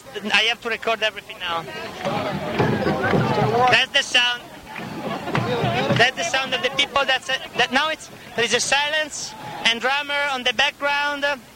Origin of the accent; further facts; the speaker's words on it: Italy; now in Boston, United States; I'm Italian, and studying now here, right, 1 month ago.